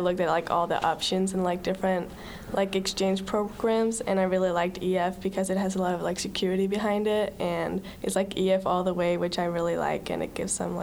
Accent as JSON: {"language": "English", "country": "Denmark", "second_language": "English", "lives_now": "Pella, United States", "said": "I'm from Denmark."}